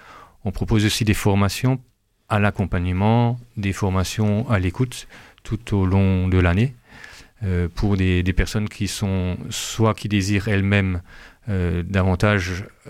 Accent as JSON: {"language": "French", "region": "Grand Est", "country": "France", "said": "mon village de 530 habitants, la moitié catholique, l'autre moitié protestant, puisque je suis alsacien."}